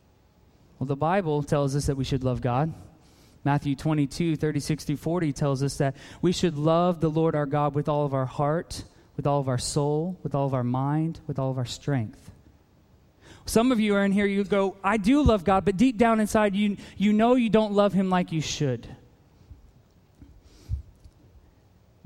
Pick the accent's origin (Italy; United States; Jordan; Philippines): Philippines; Growing up in the Philippines